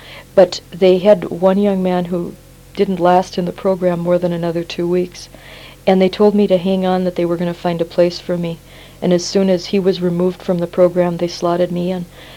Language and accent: English; North Dakota, United States; I went to school in small towns in outstate North Dakota, and there weren't very many female role models in any of those towns.